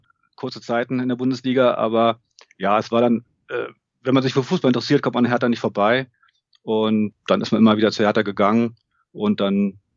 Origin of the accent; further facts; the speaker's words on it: Berlin, Germany; born there; now in Essen, Germany; Nein, ich kann von mir behaupten, geborener Berliner zu sein. Das steht zumindest in meinem Ausweis.